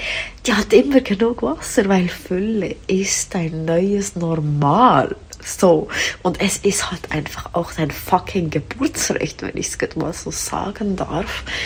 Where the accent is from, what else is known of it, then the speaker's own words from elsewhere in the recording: Switzerland; Ja, ich bin auch Schweizerin, wie man hört. Manchmal rutschen wir ein, zwei Wörter durch.